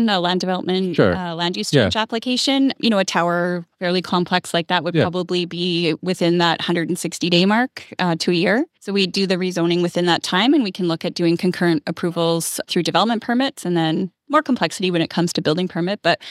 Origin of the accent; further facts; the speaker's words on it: Ontario, Canada; born there; now in Edmonton, Canada; Yeah, I was born in Ontario, actually. But we moved.